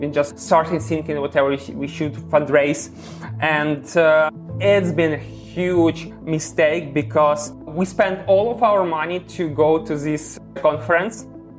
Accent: Ukraine; English is a second language; now in United States; I'm from Ukraine.

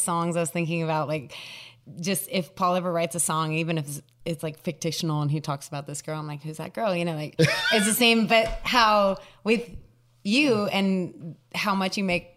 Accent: Las Cruces, New Mexico, United States; I know I'm from Las Cruces

